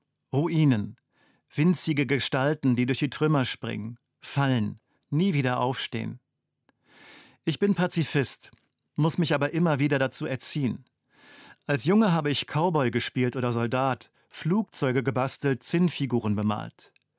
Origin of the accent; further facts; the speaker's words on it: Uelzen, Lower Saxony, Germany; An manchen Tagen ist er in meiner Heimatstadt Uelzen zu hören.